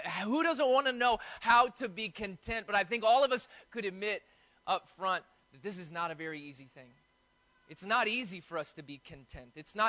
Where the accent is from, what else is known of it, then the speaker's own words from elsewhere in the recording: United States; it was G.I. Joe for me growing up in the States anyways.